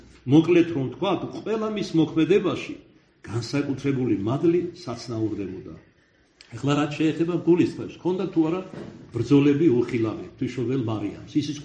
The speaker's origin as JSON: {"language": "Georgian", "region": "Kartli", "country": "Georgia", "said": "მაპატეთ ბოზურად ქართლელი ვარ და ჩემს ქართლელობას მიაწერეთ."}